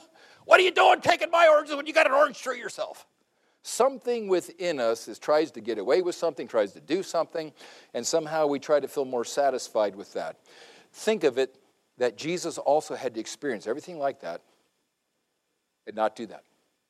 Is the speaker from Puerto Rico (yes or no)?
yes; Puerto Rico; When I was a kid, growing up in Puerto Rico, the neighbor had this wonderful orange tree.